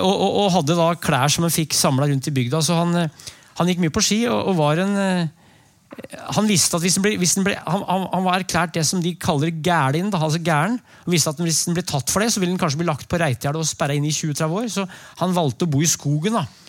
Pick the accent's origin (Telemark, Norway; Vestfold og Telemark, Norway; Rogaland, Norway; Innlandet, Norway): Innlandet, Norway; Brumunddal; I oppveksten I Brumunddal så det krydde, eller det krydde ikke men det var en god del sånne typer I Norge